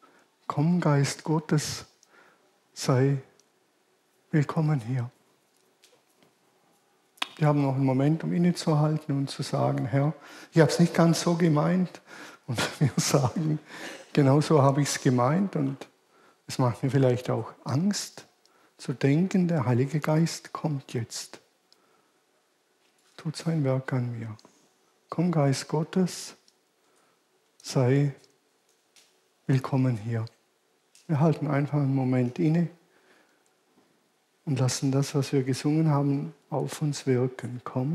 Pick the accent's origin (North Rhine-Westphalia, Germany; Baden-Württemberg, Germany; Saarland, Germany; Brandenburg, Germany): Baden-Württemberg, Germany; Ich bin Badener